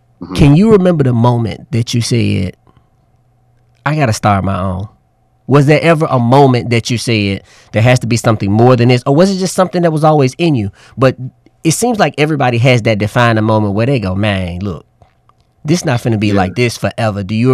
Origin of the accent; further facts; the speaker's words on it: Memphis, Tennessee, United States; I'm from Memphis, so shout out Black Haven. Everybody know what the heat is like in Memphis.